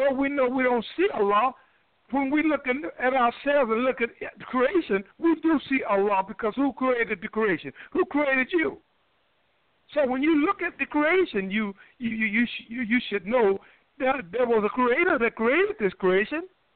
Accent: the South, United States; I've seen many hollow trees in the South. I'm from the South, and I've propped them up

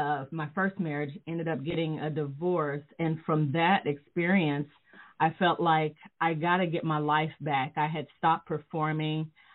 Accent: Kansas City, Kansas, United States; born there; I was born in Kansas City, Kansas, and grew up in a musical family.

